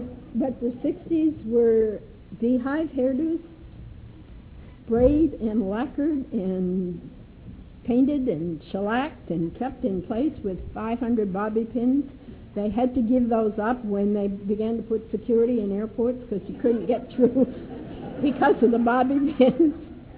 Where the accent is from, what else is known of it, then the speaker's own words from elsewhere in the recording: New England, United States; also born or lived in Turkey; I grew up in New England. New England is not a place, it's a state of mind and a set of rules.